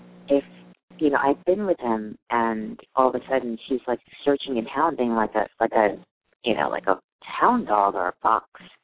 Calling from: New York, United States; I'm also calling from New York.

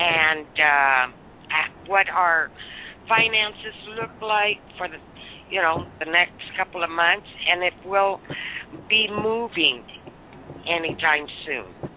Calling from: Acapulco, Guerrero, Mexico; I'm calling from Acapulco, Mexico.

